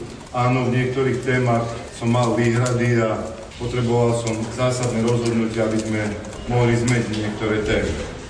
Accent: Banská Bystrica Region, Slovakia; predovšetkým Banskobystrického samosprávneho kraja, odkiaľ pochádzam

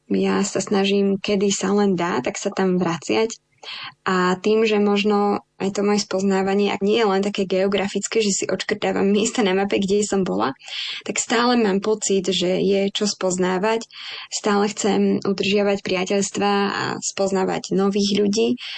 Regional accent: Spiš, Slovakia; sú naopak príbehy zo Spiša, z môjho rodného kraja.

